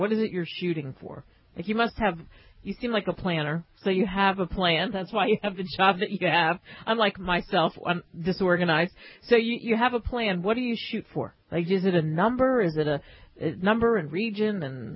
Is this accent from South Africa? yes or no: no; Philadelphia, Pennsylvania, United States; I'm from Philadelphia, so what do they sell in Philadelphia? They sell Rocky and cheese steaks.